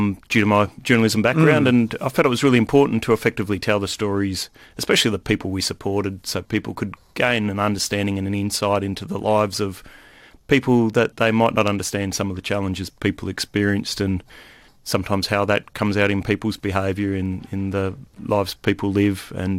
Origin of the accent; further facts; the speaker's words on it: Warrnambool, Victoria, Australia; I grew up in the Warrnambool district in a farming family over there, so very familiar with country issues and country challenges